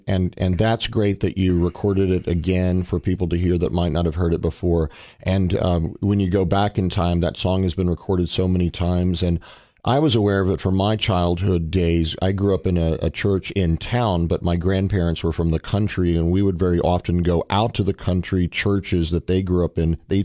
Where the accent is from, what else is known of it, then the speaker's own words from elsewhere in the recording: Cookeville, Tennessee, United States; You're a civic supporter here in our town of Cookeville, Tennessee, my hometown.